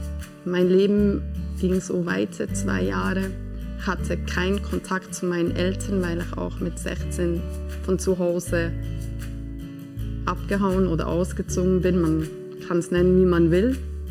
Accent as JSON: {"language": "German", "town": "Ins", "region": "Bern", "country": "Switzerland", "said": "Ich komme aus Ins"}